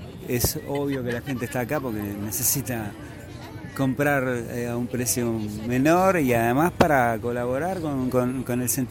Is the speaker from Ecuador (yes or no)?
no; Piñeiro, Buenos Aires Province, Argentina; yo en mi barrio, nosotros, yo soy de Piñeiro.